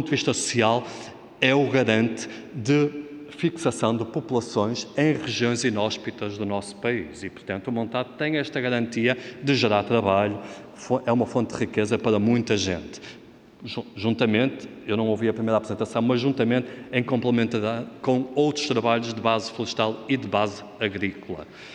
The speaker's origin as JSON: {"language": "Portuguese", "country": "Portugal", "said": "acho que sempre como português acaba por saber desta dimensão"}